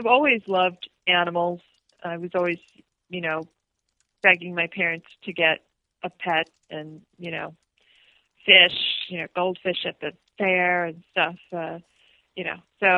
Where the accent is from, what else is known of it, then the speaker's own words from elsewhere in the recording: Midwest, United States; I grew up in the Midwest and in a large family that didn't do outdoor stuff